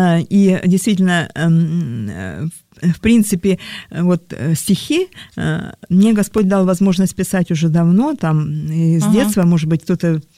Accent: Vladivostok, Primorsky Krai, Russia; Я сама из Владивостока, да.

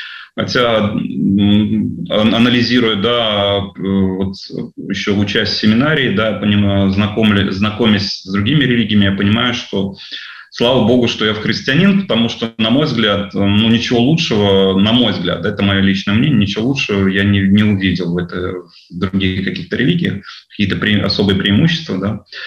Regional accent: Uzbekistan; я и сам родом из Узбекистана, да, где все-таки распространен ислам

